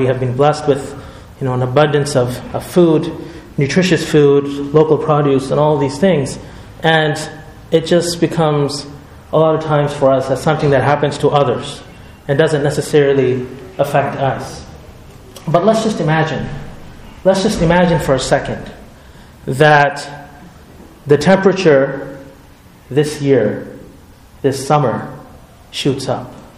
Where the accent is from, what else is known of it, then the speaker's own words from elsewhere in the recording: Montreal, Quebec, Canada; So when I was a kid, I remember growing up in Montreal